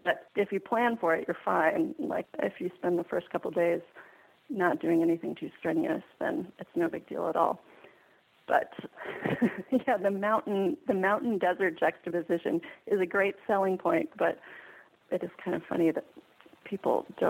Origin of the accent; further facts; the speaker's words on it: Albuquerque, New Mexico, United States; But it's funny because I grew up in Albuquerque, and of course I hated it. It was totally boring, and I couldn't wait to leave.